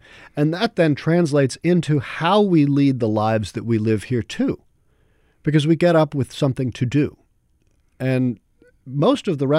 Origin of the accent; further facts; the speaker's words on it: New York City, New York, United States; now in New Orleans, United States; I was born and raised in New York City, so as a result, I'm always also sort of a New Yorker. Most of my family's still there